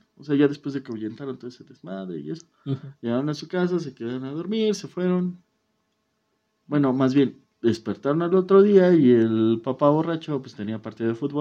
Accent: Mexico; como todos sabemos, los mexicanos, lamentados de madre, ahuyentamos a las brujas

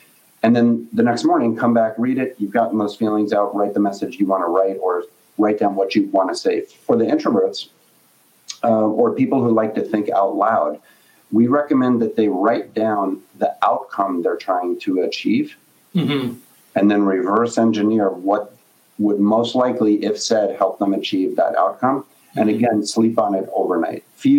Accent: Brooklyn, New York, United States; but I'm born and raised in Brooklyn.

